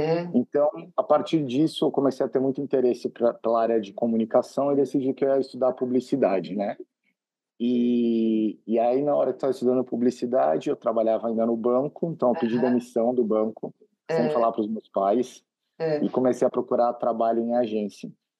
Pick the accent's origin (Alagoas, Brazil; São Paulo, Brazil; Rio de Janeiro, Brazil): São Paulo, Brazil; Eu sou de São Paulo, sou da Zona Norte